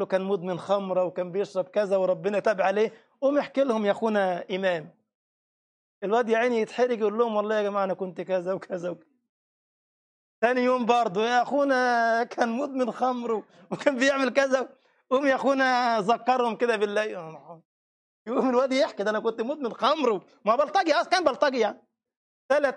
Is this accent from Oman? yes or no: no; Egypt; انت عارفين بقى المصريين يعني ما شاء الله عليهم جنازه ويشبعوا لطم بقى خلاص، ما انا مصري على فكره